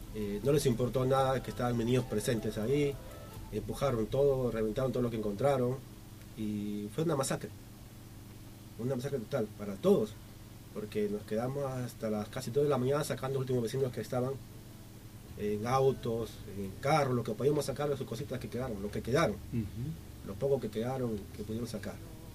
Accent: Peru; tengo 3 hijitos, yo soy de Perú, soy comunidad peruana, tengo 3 hijos.

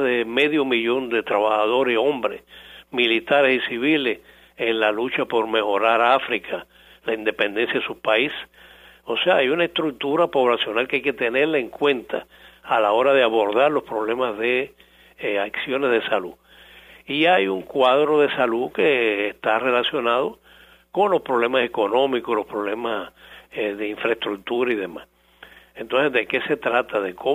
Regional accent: Cuba; born there; Yo tengo más de 60 años de edad. Yo nací en el capitalismo en Cuba. A mí me formó el sistema anterior, con todas las situaciones de dictadura, de lucha revolucionaria, de situaciones económicas y sociales.

